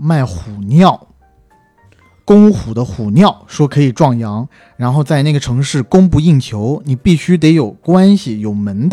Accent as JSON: {"language": "Chinese", "region": "southern China", "country": "China", "said": "我作为南方人天天晚上看"}